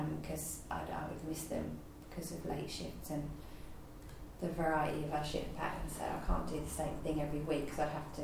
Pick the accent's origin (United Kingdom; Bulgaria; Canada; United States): United Kingdom; Norwich, East of England; I grew up in Norwich. My family's in Norwich, not originally, but for a long time. I went to school in Norwich.